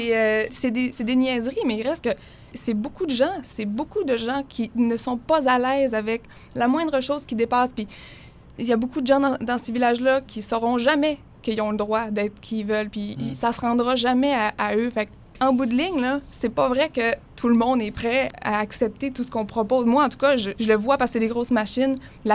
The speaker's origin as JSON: {"language": "French", "town": "Saguenay", "region": "Quebec", "country": "Canada", "tie": "born or raised there", "also_born_or_lived": "Charlevoix", "said": "je viens du Bas-Saguenay. Moi, j'ai été dans Charlevoix, puis j'ai grandi au Saguenay"}